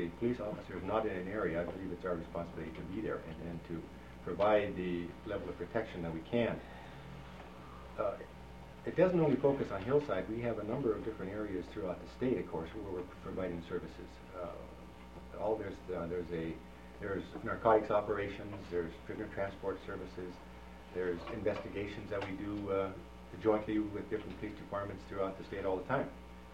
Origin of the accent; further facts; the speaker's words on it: Anchorage, Alaska, United States; I'm also from Spinard, by the way.